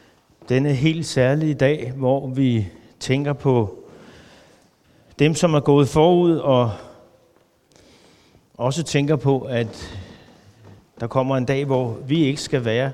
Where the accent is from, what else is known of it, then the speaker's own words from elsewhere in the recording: Hillerød, Capital Region, Denmark; Jeg kommer fra Hillerød og kommer i Luthers Mission på Betania i Hillerød, der, hvor jeg bor sammen med min kone Birgit